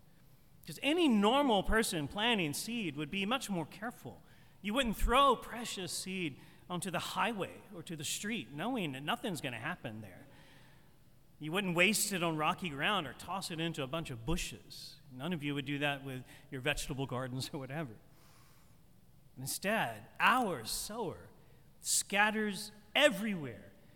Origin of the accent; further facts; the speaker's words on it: St. Matthews, United States; I grew up in St. Matthews, when I say the word soil, it sometimes comes out as soul.